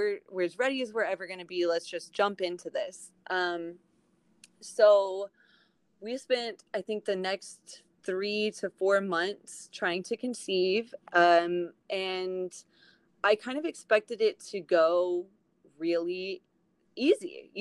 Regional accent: Texas, United States; And we are from Texas. So we are sort of displaced from our regular home

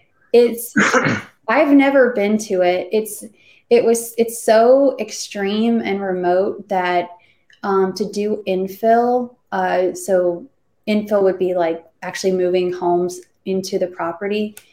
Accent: the South, United States; I had never had any experience with snow. I grew up in the South. It's an entirely different world.

